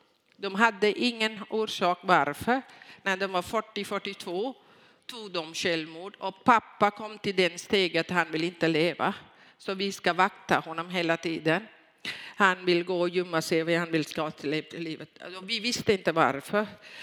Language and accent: Swedish; Sri Lanka; Swedish is a second language; och ni vet det. Och jag kom från Sri Lanka. Och jag var enda barnet till familjen.